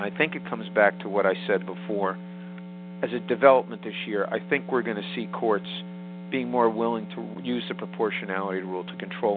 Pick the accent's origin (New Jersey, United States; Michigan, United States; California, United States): New Jersey, United States; New Jersey, for example, my home state, has had some decisions within the last 2 years